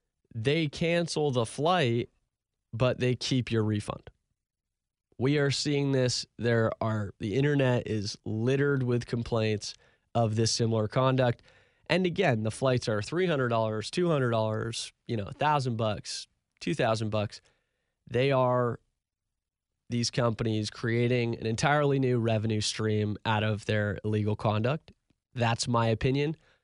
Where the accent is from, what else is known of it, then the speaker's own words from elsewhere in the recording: Maine, United States; now in Jacksonville, United States; I grew up in Maine, so I'm obviously a Pats fan. I've lived in Jacksonville.